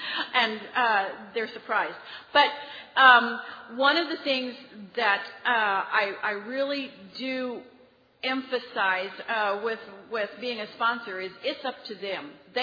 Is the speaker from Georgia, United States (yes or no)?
no; Kansas, United States; from Kansas.